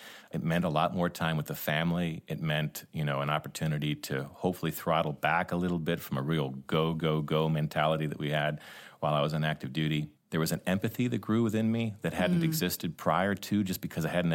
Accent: United States; I'm a combat veteran. I'm a Top Gun instructor. I'm a busy guy. And I'm an American male, right?

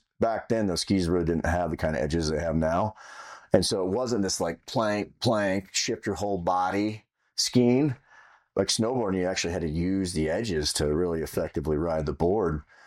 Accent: Big Bear Lake, California, United States; also born or lived in Orange County; I grew up in a little town, kind of the mountains of Southern California, Big Bear Lake. And I lived up there from pretty much infancy till 11 or 12. And then I moved down to Orange County.

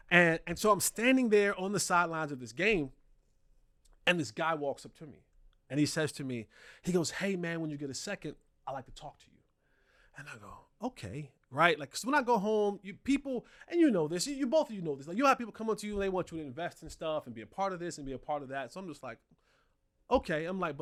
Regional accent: Roselle, New Jersey, United States; But yeah, so I'm from Roselle, New Jersey.

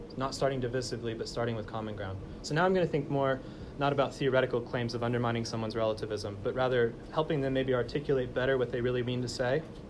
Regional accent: United States; I mean, I'm an American, but I haven't lived here for a long time.

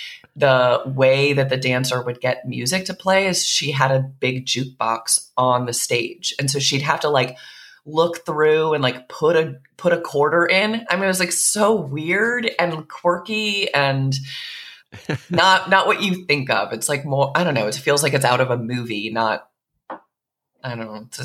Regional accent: East Coast, United States; now in Portland, United States; And I'm originally from the East Coast. So like my very direct nature is sometimes a little off-putting for Portlanders.

